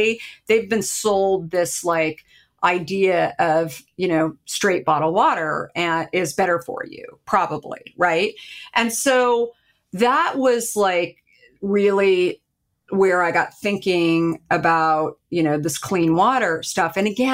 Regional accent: Arizona, United States; Like, you know, growing up in Arizona, I remember going down to Mexico a lot as a kid.

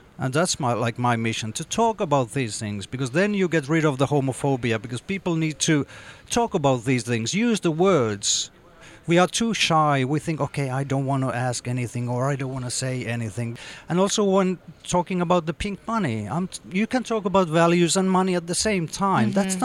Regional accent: Jakobstad, Ostrobothnia, Finland; I grew up in Jakobstad, which is a Swedish-speaking small town by the coast up north.

